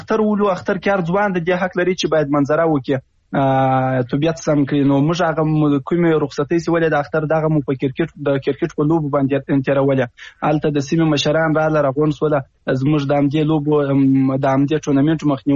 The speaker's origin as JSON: {"language": "Pashto", "country": "Afghanistan", "said": "نو زه د یو افغان په حیث دغه ستونزې له تاسو سره شریکوم."}